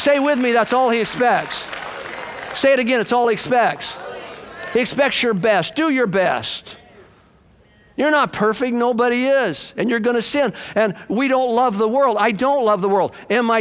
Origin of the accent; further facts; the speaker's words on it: Bakersfield, California, United States; Where are you from? We're from Bakersfield.